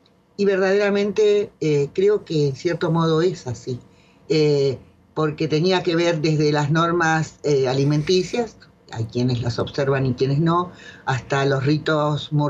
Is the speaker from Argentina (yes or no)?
no; Rivera, Uruguay; me di cuenta que era mucho más lindo que Rivera, que mi pueblo.